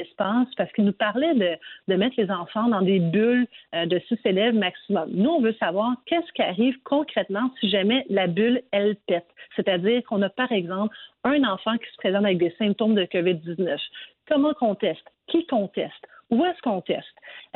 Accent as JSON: {"language": "French", "region": "Quebec", "country": "Canada", "said": "mais même chez nous au Québec, le port du masque est rendu obligatoire"}